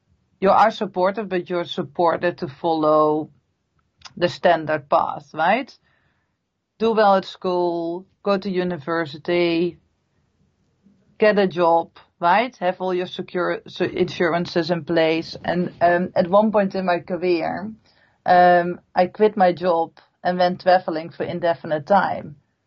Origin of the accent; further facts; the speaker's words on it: Netherlands; I'm from the Netherlands.